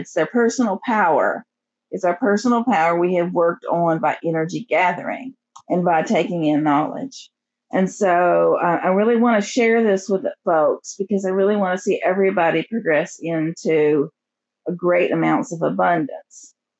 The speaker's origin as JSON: {"language": "English", "region": "Appalachia", "country": "United States", "said": "I'm an Appalachian folk medicine woman, which means I'm of Cherokee and Celtic descent."}